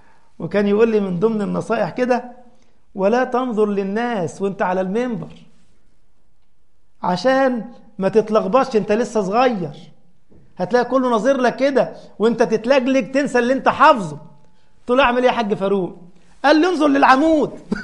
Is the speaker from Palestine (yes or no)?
no; Giza, Giza Governorate, Egypt; عندما كنت صغيرا تقريبا عندي 16 سنة أو قريب من هذا، وكنت بخطب الجمعة تبع الجمعية الشرعية عندنا في الجيزة،